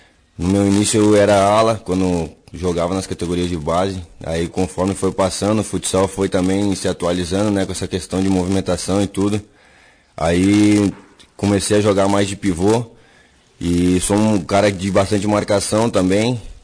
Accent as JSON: {"language": "Portuguese", "town": "Novo Hamburgo", "region": "Rio Grande do Sul", "country": "Brazil", "tie": "born or raised there", "said": "Sou natural de Novo Hamburgo."}